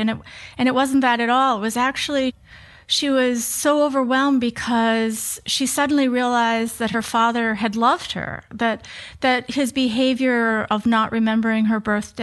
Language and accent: English; Green Bay, Wisconsin, United States; I was born and raised right outside of Green Bay, Wisconsin, and my brothers played football.